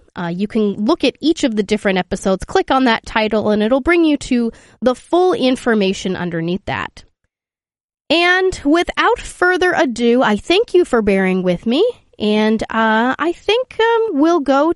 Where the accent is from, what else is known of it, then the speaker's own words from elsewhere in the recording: Massachusetts, United States; Patriots Day, which is from my home state of Massachusetts